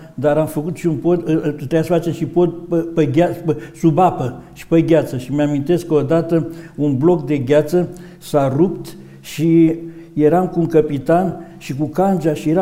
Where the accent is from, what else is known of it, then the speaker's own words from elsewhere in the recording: Piscu, Dolj, Romania; încă din copilărie, din satul meu, Piscunul, care e la 13 km de Băilești, era lumea în sat la mine